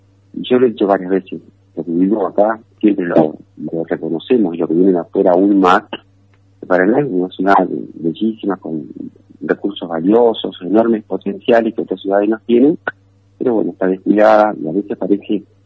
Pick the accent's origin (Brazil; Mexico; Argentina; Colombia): Argentina; Paraná, Entre Ríos; Yo soy de Paraná, mi familia vive en Paraná, toda mi vida estoy aquí en Paraná